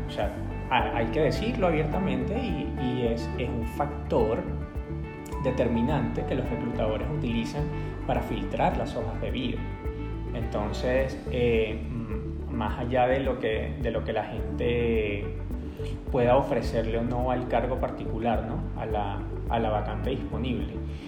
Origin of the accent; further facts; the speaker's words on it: Venezuela; now in Colombia; Y me puedo ir a otros países donde somos menos venezolanos aún